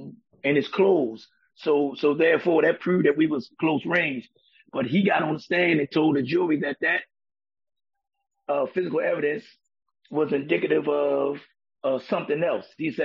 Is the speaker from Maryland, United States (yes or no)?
yes; Baltimore, Maryland, United States; born there; Definitely, I'm from Baltimore, born in Baltimore City. I can't say I was raised in Baltimore City because 32 years and some odd change in my life was spent in prison. But yes, I'm from Baltimore City.